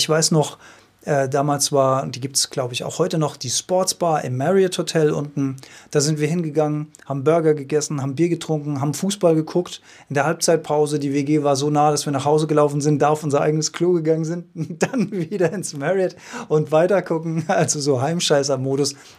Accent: Rhineland-Palatinate, Germany; Wenn ich von meinem Heimatdorf dann in die Stadt gefahren bin. Die Stadt ist in meinem Fall dann Mainz gewesen damals.

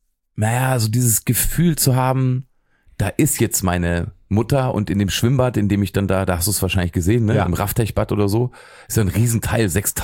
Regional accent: Braunschweig, Lower Saxony, Germany; wenn ich dann sage, ich komme aus Braunschweig

